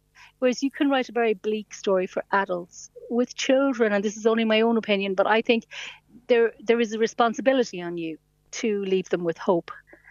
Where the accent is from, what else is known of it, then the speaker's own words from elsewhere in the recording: Ireland; days like today, I'm so happy I'm Irish, because I think we have a great respect for storytelling and literature.